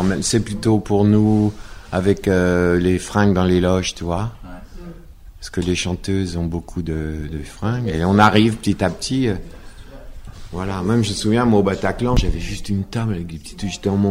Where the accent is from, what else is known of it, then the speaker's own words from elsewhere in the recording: Normandy, France; Je suis normand, les vaches, les bœufs, c'est mon truc.